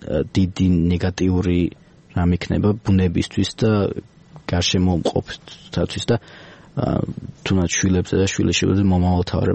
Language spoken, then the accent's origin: Georgian; Tbilisi, Georgia; შელბა ადრე იყო თბილისში მწვანე და ხასხას მაგრამ მე რაც ცხოვრობ მე რაც დავიბადე დიდად მწვანე არ იყო